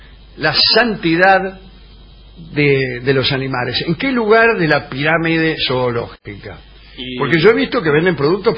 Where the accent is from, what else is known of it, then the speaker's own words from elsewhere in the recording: Kyiv, Ukraine; Spanish is a second language; No. Soy de Kiev.